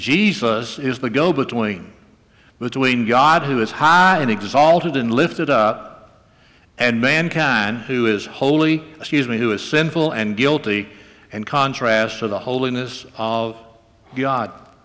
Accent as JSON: {"language": "English", "region": "Bible Belt", "country": "United States", "tie": "born or raised there", "said": "When I was a young man, this was not so countercultural. I grew up here in the Bible Belt."}